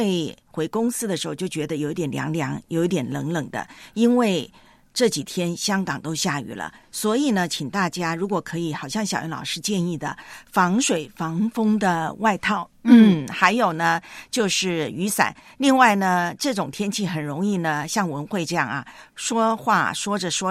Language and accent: Chinese; Taiwan; 我们在我的老家台湾呢，我们叫西北雨，